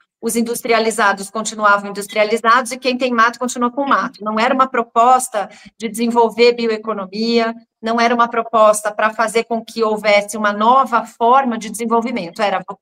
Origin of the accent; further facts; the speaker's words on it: Brazil; Como brasileira, fico bastante preocupada